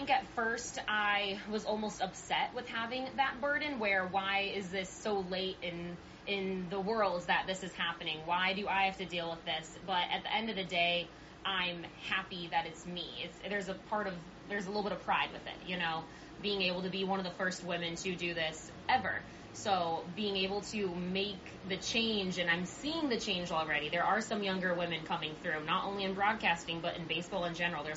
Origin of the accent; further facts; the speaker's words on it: Los Angeles, California, United States; now in Visalia, United States; of course, I'm from the Los Angeles area, but you don't really know a lot about the Central Valley when you're from a big city.